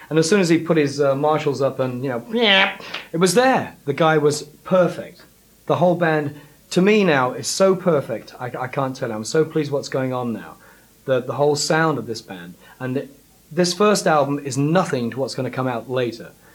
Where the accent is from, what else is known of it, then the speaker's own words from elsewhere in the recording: England, United Kingdom; You must remember I'm English